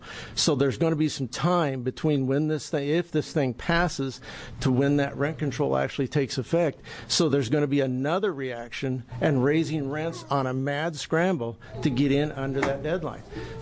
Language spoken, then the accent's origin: English; Bend, Oregon, United States; I come over from Bend today. My wife and I are native Bendites.